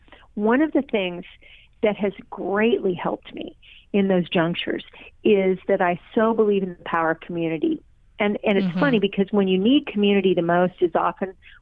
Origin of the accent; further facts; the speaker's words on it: Tulsa, Oklahoma, United States; moved away as an adult; now in New York, United States; I came from Tulsa, having known tons and tons and tons of people for years, starting all over, wondering if I was crazy to be making the move